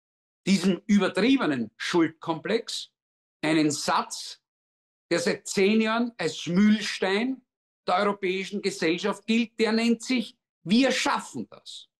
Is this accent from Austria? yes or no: yes; Austria; Wenn ich in meine Geburtsurkunde schaue als Österreicher und du in deine Geburtsurkunde als Deutscher schaust